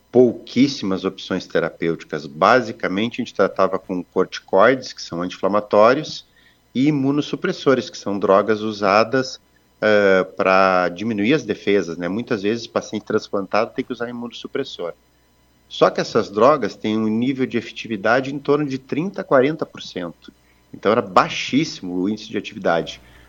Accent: Joaçaba, Santa Catarina, Brazil; Eu sou de Joaçaba

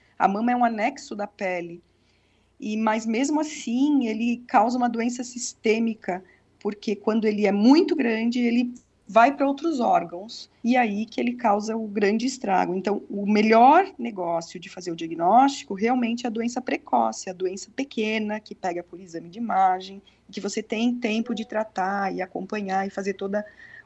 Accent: Minas Gerais, Brazil; now in Florianópolis, Brazil; Não, eu sou natural de Minas Gerais.

